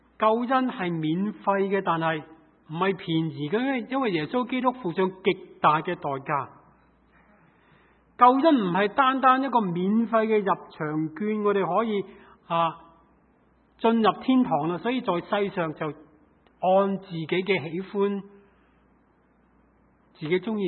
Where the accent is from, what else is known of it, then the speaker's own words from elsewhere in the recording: Hong Kong; 尤其我记得在香港长大的时候，去过很多的夏令会